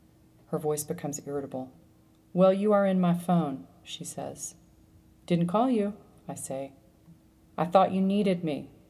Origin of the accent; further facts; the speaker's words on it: Texas, United States; moved away; I am a sixth-generation Texan. I am who I am